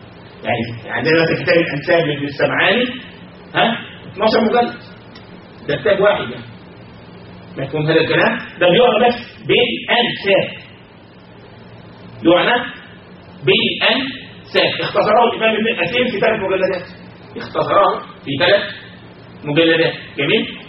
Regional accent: Egypt; واحد مثلا بيدلعه، عندنا في مصر بيدلعه

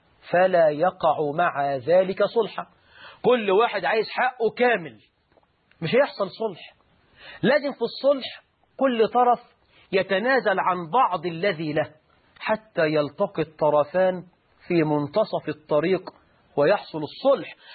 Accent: Egypt; حتى عندنا في مصر

